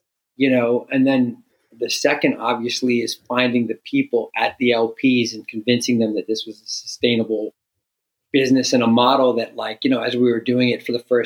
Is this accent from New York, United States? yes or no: yes; New York, United States; I'm from New York.